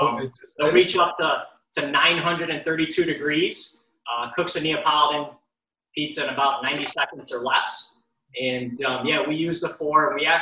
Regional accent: Rochester, New York, United States; Never in 100 years did I think that someone from my hometown, mind you, this guy's all the way out in California, someone from my hometown would call me to purchase one of these.

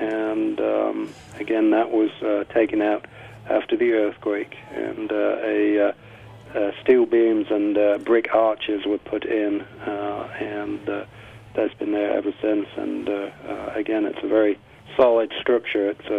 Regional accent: North West England, United Kingdom; also born or lived in Scotland; Well, I'm originally from Lancashire, in the greater Manchester.

